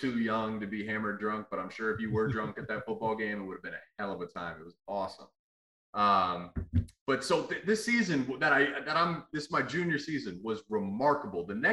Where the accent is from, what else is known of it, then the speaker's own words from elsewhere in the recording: Pickerington, Ohio, United States; Taco Charlton, he went to Pickerington Central from my hometown.